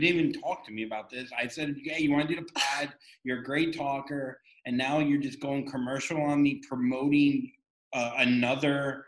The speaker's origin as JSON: {"language": "English", "region": "Florida", "country": "United States", "tie": "born or raised there", "said": "I grew up in Florida. My mom is from Skokie, from Chicago."}